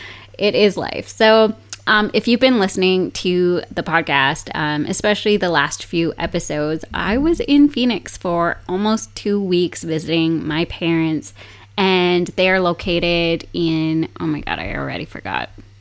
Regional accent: Canada; I'm a Canadian citizen in a foreign country.

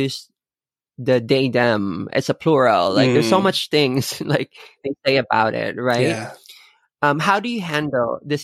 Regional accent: Philippines; I don't usually notice as a Filipino. They notice probably I'm a foreigner. And then when I start talking to them in Tagalog, which is the mother language of the Philippines, they suddenly like get surprised.

